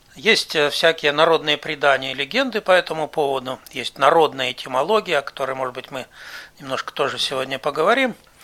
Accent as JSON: {"language": "Russian", "region": "Khakassia", "country": "Russia", "tie": "born or raised there", "said": "Я сам родом из Хакасии"}